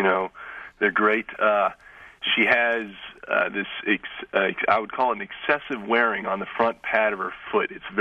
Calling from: South Bend, Indiana, United States; I'm calling from South Bend, Indiana, with a disagreement between my girlfriend and I about her feet.

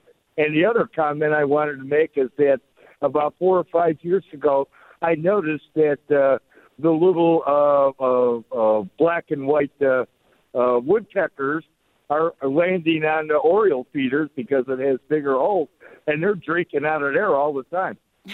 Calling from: Stoughton, Wisconsin, United States; also born or lived in Illinois; I'm about 15 miles southwest of Madison. And for since I moved here from Illinois, about the last 13, 14 years

